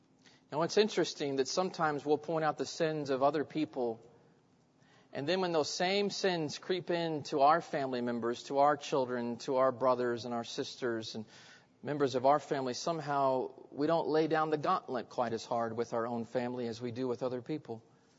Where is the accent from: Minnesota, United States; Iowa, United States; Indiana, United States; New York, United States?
Indiana, United States; Indianapolis; I grew up in Indianapolis, and we lived about, the church where I grew up was about 10 minutes from the racetrack, from the Indy 500.